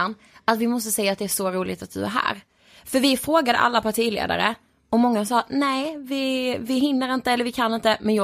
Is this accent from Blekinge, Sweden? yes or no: yes; Blekinge, Sweden; Och vi är från Blekinge, så det är ändå ganska nära.